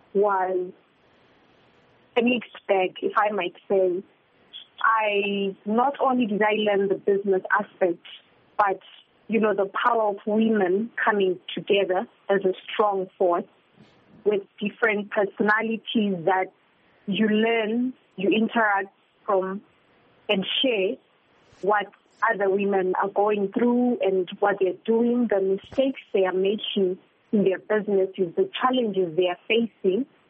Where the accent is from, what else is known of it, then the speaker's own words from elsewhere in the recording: Bulawayo, Zimbabwe; I was raised in Bulawayo.